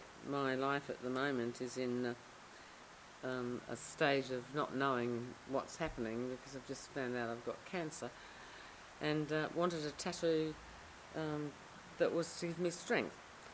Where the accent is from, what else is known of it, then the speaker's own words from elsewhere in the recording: Somerton Park, South Australia, Australia; I was brought up in Somerton Park and my father bought two blocks because they were cheap after the war and built the house there.